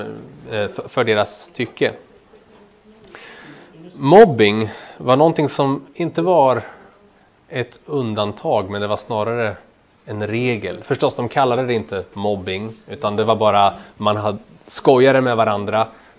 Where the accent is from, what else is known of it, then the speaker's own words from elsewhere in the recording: Örebro, Örebro County, Sweden; Jag är äldst av 4 bröder. Vi växte upp utanför Örebro, ute på landet.